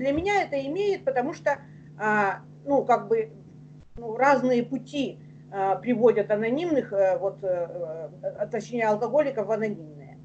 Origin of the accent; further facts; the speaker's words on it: Ukraine; born there; а сама я родилась на Украине, а училась в Ленинграде